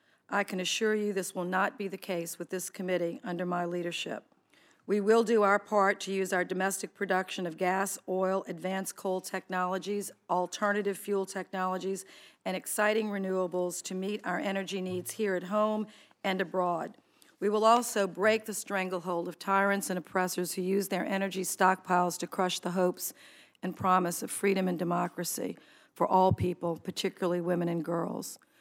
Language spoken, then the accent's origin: English; Louisiana, United States; Nowhere is this more evident than in my home state of Louisiana and all along the Gulf Coast